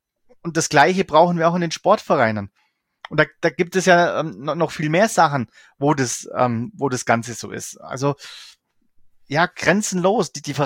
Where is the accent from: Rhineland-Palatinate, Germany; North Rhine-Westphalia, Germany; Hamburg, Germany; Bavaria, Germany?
Bavaria, Germany; ich komme aus dem Allgäu